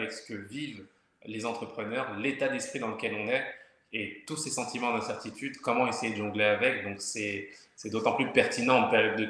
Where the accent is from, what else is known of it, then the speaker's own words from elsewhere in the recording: France; moi, je suis français d'origine, donc on a vu ce qui se passait en France